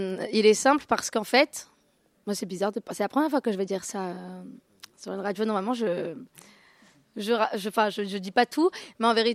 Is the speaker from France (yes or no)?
yes; France; je suis née quand même dans France, et j'ai eu une éducation française et tout ça.